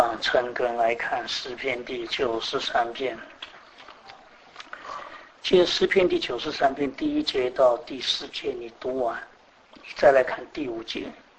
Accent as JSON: {"language": "Chinese", "country": "China", "said": "我们中国人就按照根据中国人的习俗"}